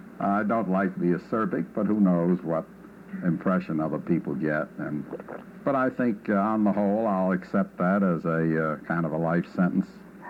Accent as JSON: {"language": "English", "region": "New York", "country": "United States", "said": "After all, I come from Orchard Street, and Christie Street is only two blocks away. And that was a big Italian neighborhood in my part of the town."}